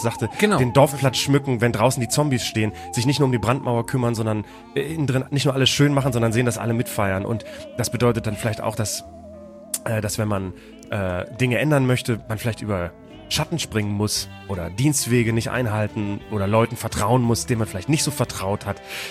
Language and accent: German; Frankfurt, Hesse, Germany; Naja, so sind wir Frankfurter manchmal.